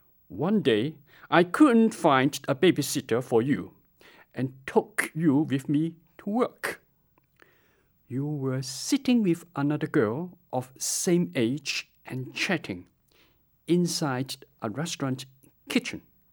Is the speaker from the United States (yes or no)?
no; Hong Kong; I grew up in Hong Kong at a time when Hong Kong was still a British colony.